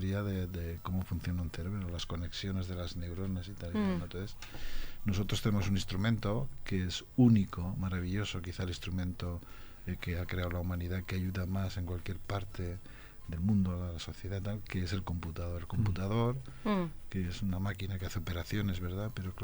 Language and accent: Spanish; Zaragoza, Aragon, Spain; moved away as an adult; Y me fui a Madrid, de Zaragoza. En aquella época, porque soy de una familia muy humilde